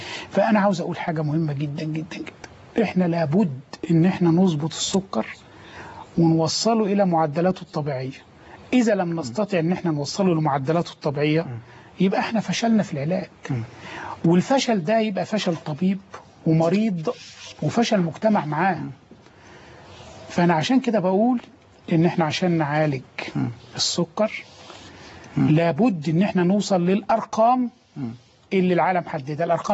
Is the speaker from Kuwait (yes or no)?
no; Egypt; المشكلة الأولى انتشار أمراض الكبد الموجودة عندنا في مصر